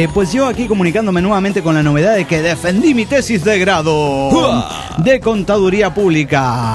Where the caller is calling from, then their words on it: Renton, Washington, United States; de Renton, United States of America.